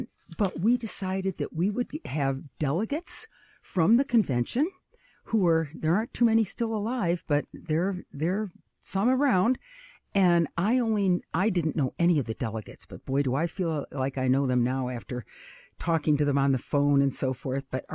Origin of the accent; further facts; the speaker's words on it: Rochester, New York, United States; born there; I was born in Rochester, New York, which is just a, you know, hop, skip, and a jump away from Buffalo, and in a family of one boy and five girls.